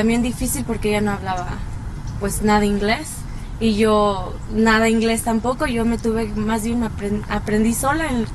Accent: Irapuato, Guanajuato, Mexico; born there; En Irapuato, Guanajuato.

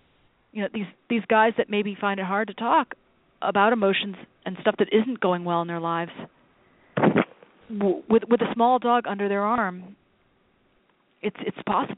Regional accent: United States; as an American, as a fellow American

